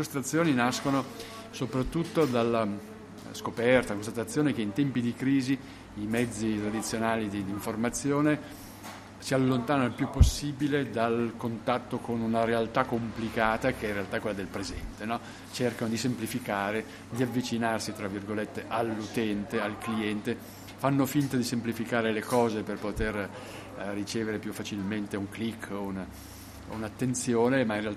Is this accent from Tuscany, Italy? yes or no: no; Milan, Lombardy, Italy; ho 57 anni, vivo nel quartiere Moscova, se si può estendere fino a Piazza Cavour, da quando sono nato. Sono proprio nato idealmente in Piazza Cavour